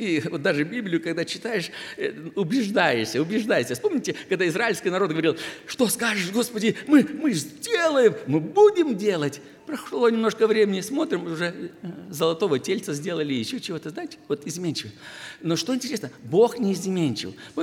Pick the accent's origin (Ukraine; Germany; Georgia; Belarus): Ukraine; Kyiv; я из Киева, пастор церкви «Народ Божий».